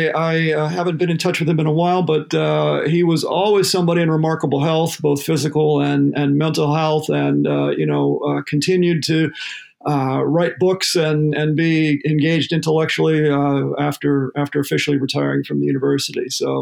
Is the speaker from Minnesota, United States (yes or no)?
yes; Minnesota, United States; I grew up in the Twin Cities. And when it came time to look for a college, I was interested in getting away from home a bit, but not too far.